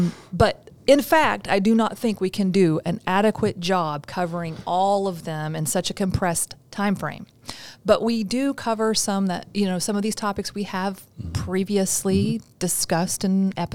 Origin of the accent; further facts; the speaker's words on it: Kentucky, United States; So I would say New Orleans because I'm from Kentucky, but they say New Orleans.